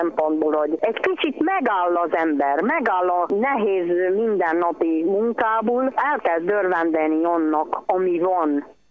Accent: Diószén, Bacău County, Romania; also born or lived in Klézse; én Csángóföldön születtem, Diószén és Klézse volt az én két helyem, amit nagyon ismertem, mert édesanyám Klézsén született, mindig visszavágyott az ő szülőfalujába

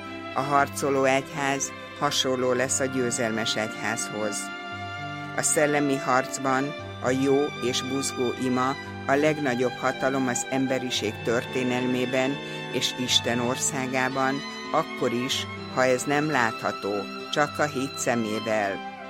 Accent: Hungary; Örültem is, és büszke is voltam, hogy magyar vagyok

